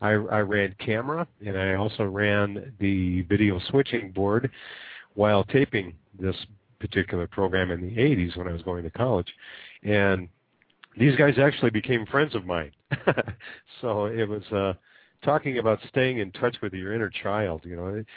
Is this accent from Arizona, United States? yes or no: yes; Phoenix, Arizona, United States; I grew up in Phoenix, Arizona, and they used to have a children's show that aired daily at on the local channel there.